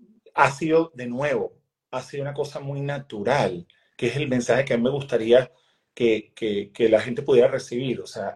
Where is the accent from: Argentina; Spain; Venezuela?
Venezuela; estando mi mamá por ahí como unos 5 meses de embarazo, se mudan a Venezuela. Y es como yo nazco y me crié y vivo en Venezuela junto a mis hermanos.